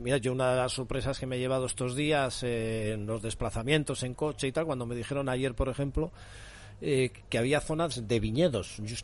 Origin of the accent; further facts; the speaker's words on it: San Sebastián, Basque Country, Spain; como soy de San Sebastián y aquí soy nuevo